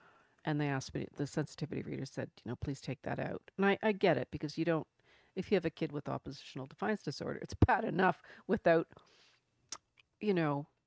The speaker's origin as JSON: {"language": "English", "country": "Canada", "said": "because I'm Canadian."}